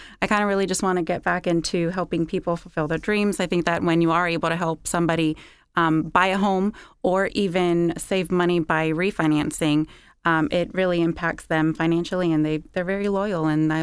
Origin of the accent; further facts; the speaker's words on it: Fellsmere, Florida, United States; I was raised in Indian River County. I've lived in Felsmer since I was about 4 years old.